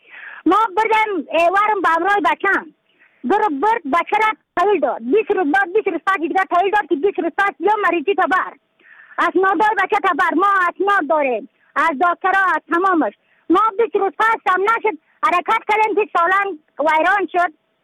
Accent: Badakhshan, Afghanistan; از بدخشان هستم، مرکز بدخشان، ولسوالی اقلی پایان، قیره وینگ

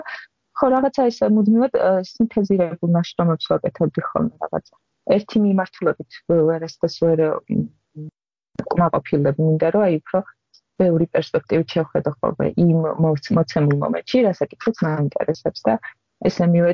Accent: Mtskheta-Mtianeti, Georgia; ბუნებრივი ხევსური ვარ და ვიცოდი, რომ ჟანზე ანდრეზები არსებობდა

